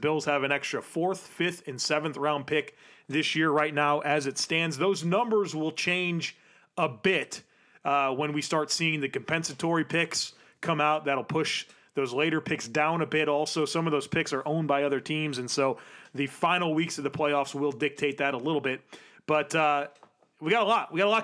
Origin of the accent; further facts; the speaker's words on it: Grand Island, New York, United States; moved away as an adult; now in Charlotte, United States; I, as somebody who's from Buffalo, I grew up on Grand Island. I moved to Charlotte in the late 90s. I still have a lot of family in Buffalo